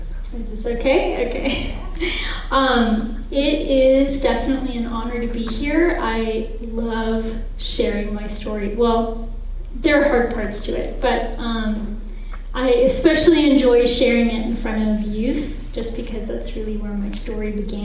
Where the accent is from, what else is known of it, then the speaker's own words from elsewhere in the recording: Sri Lanka; I grew up in Sri Lanka, and Sri Lanka, if some of you don't know, it's a little tiny island under India.